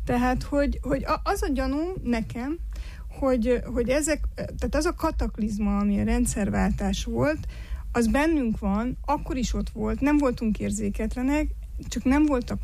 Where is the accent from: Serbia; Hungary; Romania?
Romania; Hogy valamilyen módon mi a háború peremén vagy mesdjéjén születtünk, nőttünk fel, és valóban mégis a délszláv háború, ami már a saját háborunk volt, és a mi generációnkat sorozták be, ölték meg, a mi generációnk lógta, próbált meglógni különböző indokokkal a katonaság elől, sőt a mi generációnk még sorkatona volt itthon Romániában